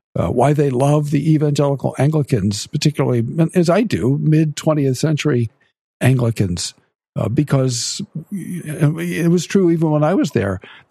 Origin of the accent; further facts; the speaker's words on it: United States; As an American, you know, coming from a place where all the churches are free churches, we're all dissenting churches in a sense.